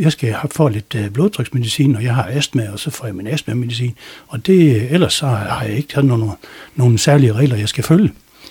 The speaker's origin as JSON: {"language": "Danish", "town": "Hørby", "region": "North Denmark Region", "country": "Denmark", "tie": "born or raised there", "also_born_or_lived": "Dors", "said": "Så de flyttede så til Hørby, og jeg fulgte med."}